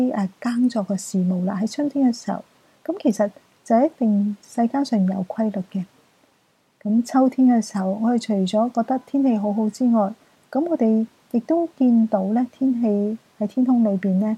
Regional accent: China; 咁我哋中国人有24个气节啦

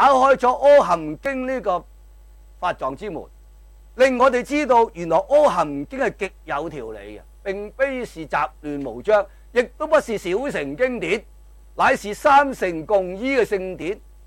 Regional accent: China; 即係我哋中國人最興講啦，生活都係禪啊嘛，

